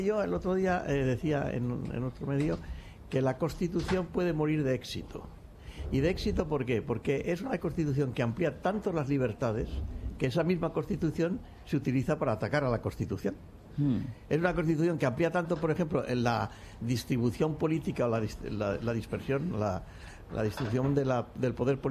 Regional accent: Valencian Community, Spain; Porque como somos valencianos, pues era muy...

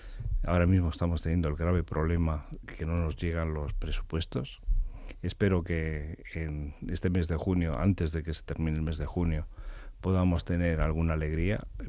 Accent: Spain; A nosotros como españoles tenemos que defender nuestra frontera sur.

